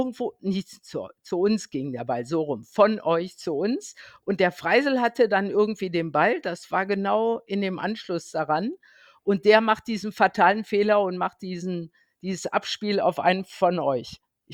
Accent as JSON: {"language": "German", "town": "Bonn", "region": "North Rhine-Westphalia", "country": "Germany", "said": "der hat es ja nicht mit Köln und ich als Bonner auch nicht"}